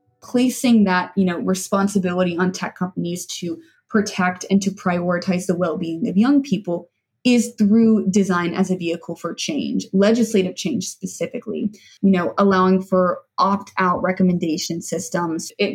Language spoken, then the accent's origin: English; Birmingham, Alabama, United States; On a more personal note, I'm a girl from Birmingham, Alabama